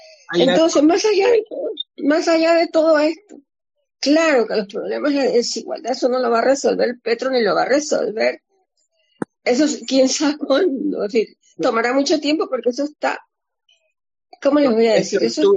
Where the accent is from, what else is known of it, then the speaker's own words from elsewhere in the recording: Caribbean Region, Colombia; a mí me crié una colombiana. Me crié una colombiana de la costa. Entonces yo, en cierta forma, soy costeña